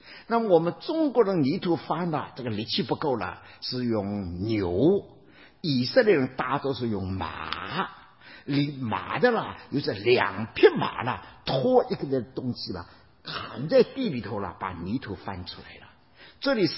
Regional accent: Taiwan; 我说我从台湾来。

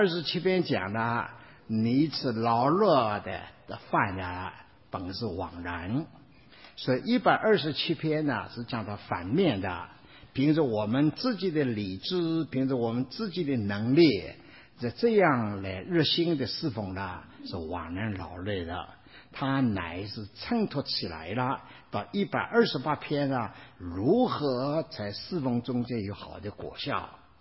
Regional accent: China; 不要用我们中国人的观念了，说对着福的了解来了解来领会了圣经中的意思。

